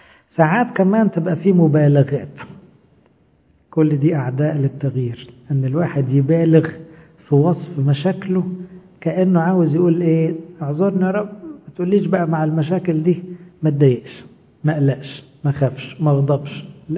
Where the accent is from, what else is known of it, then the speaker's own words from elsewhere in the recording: Egypt; عندنا في مصر بقى البلد والحكومة والمرور والحر